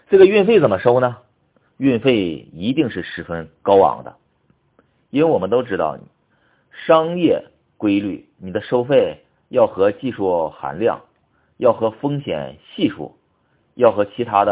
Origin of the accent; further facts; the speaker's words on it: Hangzhou, Zhejiang, China; 我是杭州的